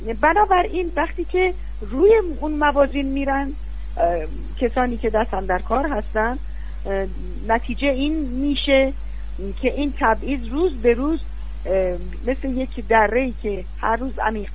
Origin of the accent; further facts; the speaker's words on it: Iran; از خودم که ایرانی هستم،